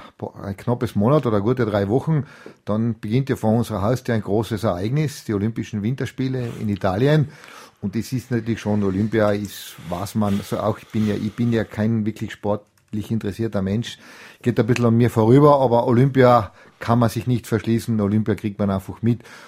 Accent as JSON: {"language": "German", "region": "Tyrol", "country": "Austria", "said": "Und natürlich, mir als Tiroler waren wir natürlich nationalstolz."}